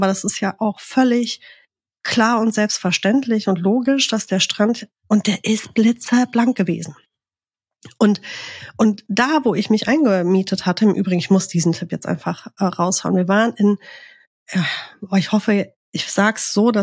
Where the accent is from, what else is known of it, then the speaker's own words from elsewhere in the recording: France; German is a second language; now in Germany; wenn ich in mein Heimatland Frankreich fahre, furchtbar, kannst ja nirgendwo mit Hunden hingehen